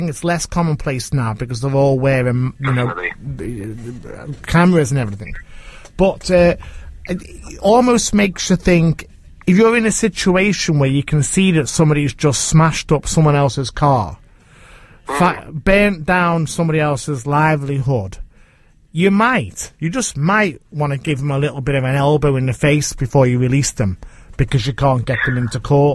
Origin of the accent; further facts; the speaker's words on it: Liverpool, North West England, United Kingdom; as a Scouser, being raised as a teen in the 80s in Toxteth, or very near Toxteth, we were all terrified of those Black Mariahs.